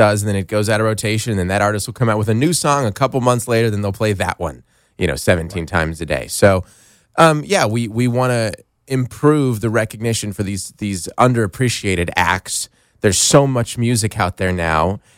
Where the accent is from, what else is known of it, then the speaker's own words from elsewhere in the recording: Tucson, Arizona, United States; I lived in Arizona. I grew up in Tucson.